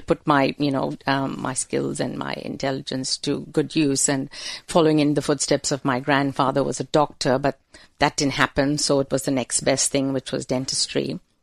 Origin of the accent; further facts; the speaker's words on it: Mumbai, Maharashtra, India; now in Vanuatu; I actually was born and raised in Mumbai in India